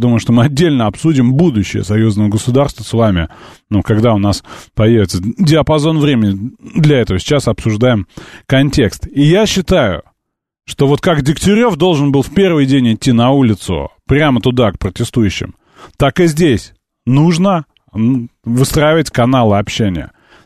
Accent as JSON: {"language": "Russian", "region": "Minsk", "country": "Belarus", "said": "Я как белорус, минчанин, это заявляю ответственно"}